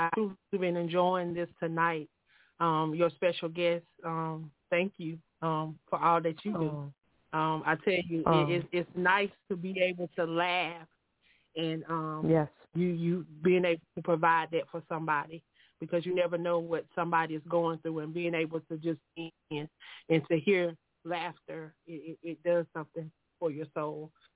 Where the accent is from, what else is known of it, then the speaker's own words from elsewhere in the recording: South Carolina, United States; from South Carolina.